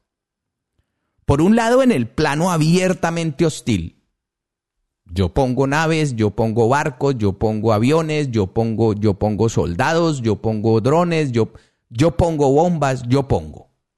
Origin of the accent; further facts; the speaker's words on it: Colombia; le pueden inventar una guerra con Venezuela mismo, como colombiano me refiero